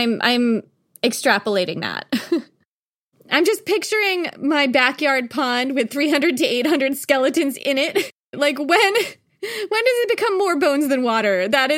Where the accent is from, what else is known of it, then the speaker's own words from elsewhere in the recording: Vermont, United States; I grew up in Vermont. My dad still has a house up there, and there is a pond where I used to swim as a kid.